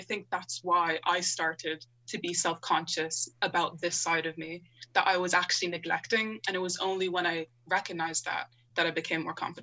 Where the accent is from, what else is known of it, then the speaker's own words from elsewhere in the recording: Ireland; I don't need to separate, you know, my African culture from being born and raised in Ireland.